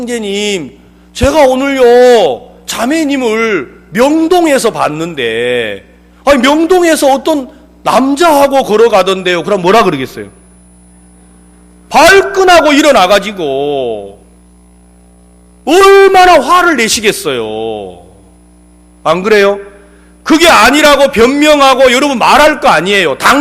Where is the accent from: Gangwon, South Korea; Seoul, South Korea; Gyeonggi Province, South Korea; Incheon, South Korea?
Gyeonggi Province, South Korea; Ansan; 저는 안산 사람입니다.